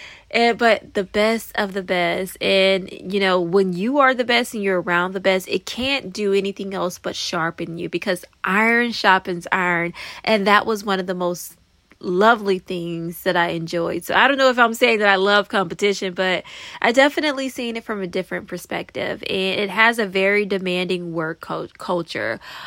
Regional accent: Florida, United States; I remember where, because I'm from Florida, and I remember when I came to New York, everyone was speaking so fast

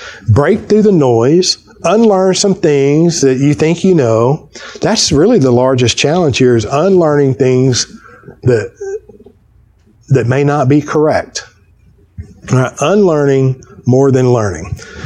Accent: Fort Worth, Texas, United States; I'm from Fort Worth, Texas. You know, in the wintertime, it doesn't often snow in Fort Worth, Texas.

